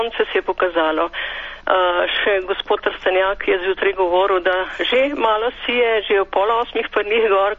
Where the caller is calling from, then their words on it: Ljubljana, Central Slovenia, Slovenia; iz Ljubljane.